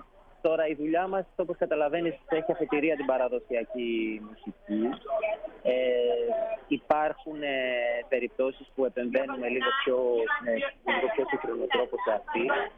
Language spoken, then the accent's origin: Greek; Athens, Attica, Greece; moved away; εγώ μεγάλωσα στην Αθήνα πριν φύγω για το εξωτερικό.